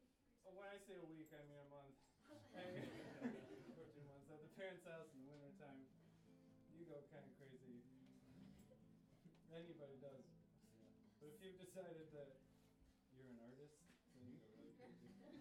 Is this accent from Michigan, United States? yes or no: yes; Michigan, United States; I grew up in West Michigan, and it's so Christian there.